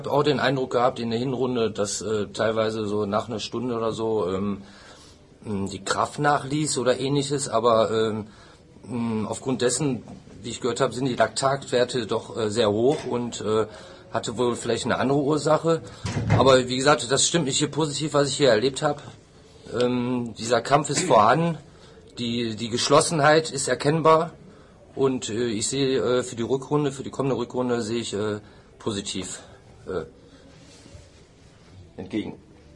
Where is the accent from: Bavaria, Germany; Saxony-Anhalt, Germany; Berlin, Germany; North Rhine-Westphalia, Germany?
North Rhine-Westphalia, Germany; Wuppertal; born there; bin gebürtiger Wuppertaler und seit über 20 Jahren jetzt schon WSV-Fan.